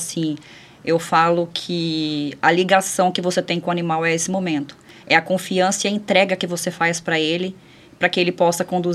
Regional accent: Mirassol d'Oeste, Mato Grosso, Brazil; Eu nasci em Mirassol do Oeste e fui mudar... Eu morei na fazenda muitos anos. Na verdade, eu nasci na fazenda. Eu morava na zona rural e eu só fui para a cidade com 7 anos que eu fui morar com os meus avós para estudar.

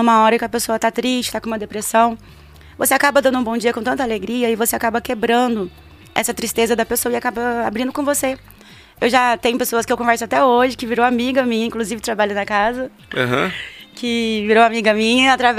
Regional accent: Ribeirão Preto, São Paulo, Brazil; now in Cuiabá, Brazil; Eu sou de São Paulo, Ribeirão Preto.

